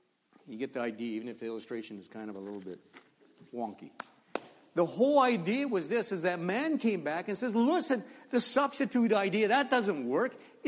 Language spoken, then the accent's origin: English; Olds, Alberta, Canada; I come from Olds.